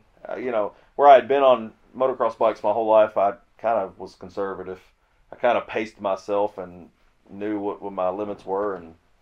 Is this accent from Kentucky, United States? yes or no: yes; Kentucky, United States; Was raised by my grandparents in Logan County.